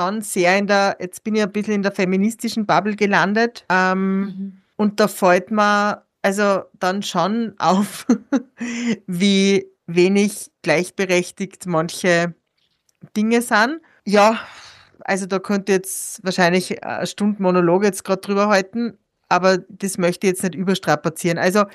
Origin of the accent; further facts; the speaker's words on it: Austria; born there; Ich bin in Österreich geboren, ich bin nicht von Armut betroffen gewesen als Kind. Ich habe bildungstechnisch alle Möglichkeiten gehabt.